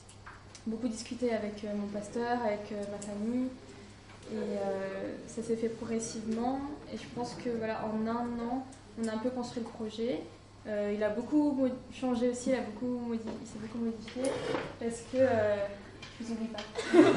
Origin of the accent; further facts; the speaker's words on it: Paris, Île-de-France, France; je viens de Paris, mais en France c'est tellement laïque partout